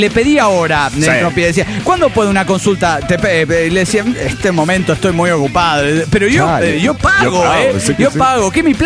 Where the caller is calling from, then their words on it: Argentina; de Argentina.